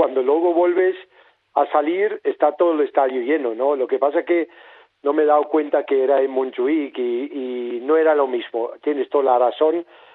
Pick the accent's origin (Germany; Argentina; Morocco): Germany; Spanish is a second language; moved away as an adult; now in Barcelona, Spain; cuando yo llegué a Barcelona con 20 años, muy joven, yo vengo de Alemania